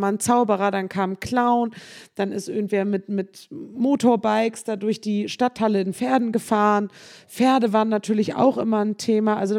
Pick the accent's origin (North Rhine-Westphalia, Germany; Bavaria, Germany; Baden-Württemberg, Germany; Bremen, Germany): Bremen, Germany; In Oberneuland, aber ich kenne das Viertel natürlich auch sehr gut.